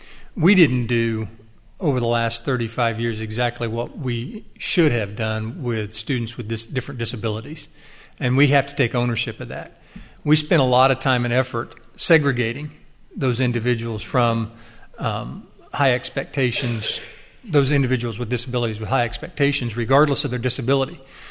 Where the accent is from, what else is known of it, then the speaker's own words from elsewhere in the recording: Sapulpa, Oklahoma, United States; We have one of Representative Denny's colleagues that is from my hometown community of Sepulpa